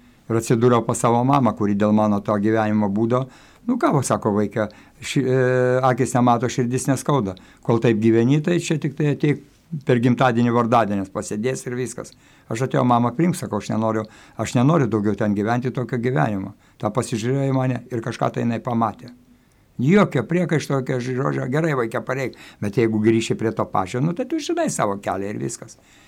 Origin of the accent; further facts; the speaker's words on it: Kaunas, Kaunas County, Lithuania; Ir šiaip savo augau Kaune senamiestė, ten irgi šiokį tokį turėjau ir vardą ir autoritetą